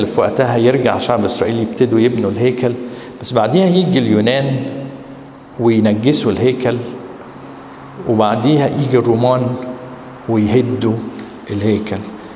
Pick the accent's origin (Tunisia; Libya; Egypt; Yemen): Egypt; الحروب في ذهننا احنا مصريين دايما ايه؟ بعيد.